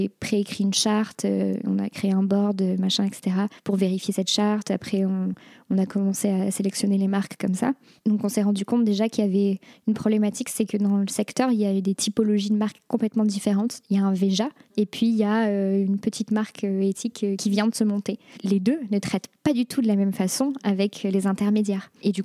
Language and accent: French; Bordeaux, Nouvelle-Aquitaine, France; now in Lyon, France; Pas du tout. Je suis bordelaise